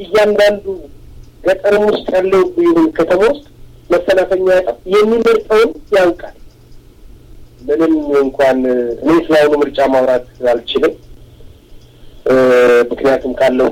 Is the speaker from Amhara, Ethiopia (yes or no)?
no; Addis Ababa, Ethiopia; እኔ አዲስ አበባ ነው ትውልድ። የተወለድኩት አራዳ ፒያሳ ነው፣ አራዳ ይ ያደግኩት ፈረንሳይ